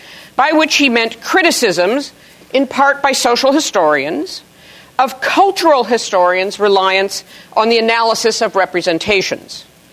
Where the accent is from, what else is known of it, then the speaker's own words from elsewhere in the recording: California, United States; I am going to refer to him as Roger, because I come from California, and because we consider that appropriate